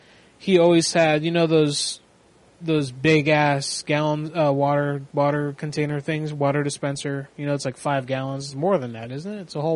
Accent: Florida, United States; now in Long Island, United States; It's in Long Island. See, I'm from Florida originally.

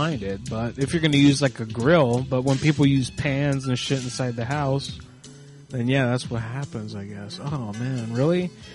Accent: Tennessee, United States; Oh, well, I'm from Tennessee. I like talking like that all the time.

